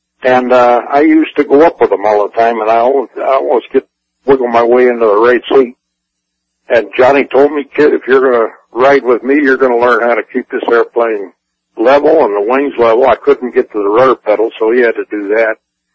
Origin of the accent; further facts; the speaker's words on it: San Francisco, California, United States; born there; I was born in San Francisco, 1:20 in the morning